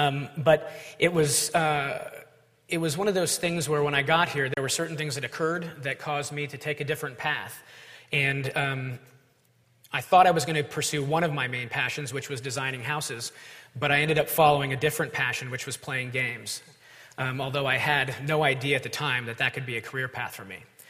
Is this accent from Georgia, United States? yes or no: no; Ventura, California, United States; I transferred to UCSB as a junior in the fall of 1990 from a junior college in my hometown of Ventura.